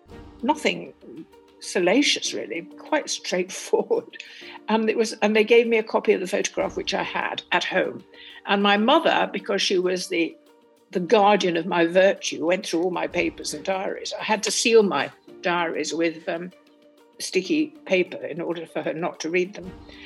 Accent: Stockport, North West England, United Kingdom; I come from Stockport, which was then still part of the industrial north. This is the 50s. And it was still smoky and rather drab, very Ellis Lowry, you know, and very limited. It had one bookshop, I seem to remember, which I haunted near Mersey Square.

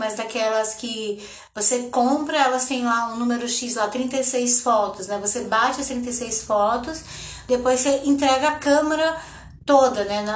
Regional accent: São Gonçalo dos Campos, Bahia, Brazil; Eu sempre me me transportava nesses momentos para onde eu fui criada, para a cidade daqui, né, de São Gonçalo dos Campos, onde eu estou agora

